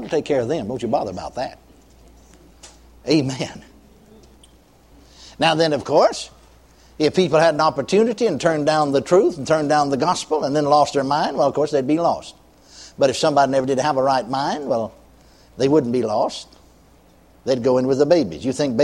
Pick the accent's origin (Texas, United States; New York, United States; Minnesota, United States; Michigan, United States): Texas, United States; Remember there in my hometown, or my home county, Collin County, Texas, just county north of Dallas County.